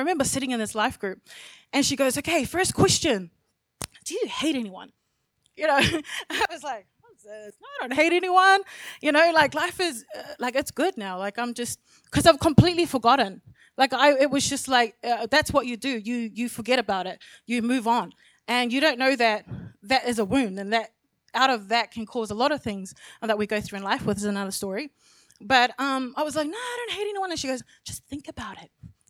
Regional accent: New Zealand; English is a second language; also born or lived in Samoa; And this girl migrated to New Zealand from Samoa. I was born in Samoa, migrated to New Zealand with little to no English. Let's be honest, no English. And so did most of my schoolings in New Zealand.

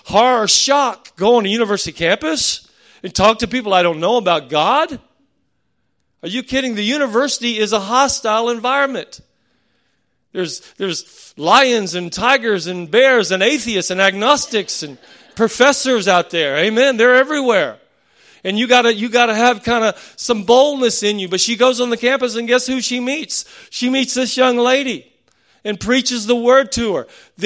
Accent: United States; I come from America, the other side of the world.

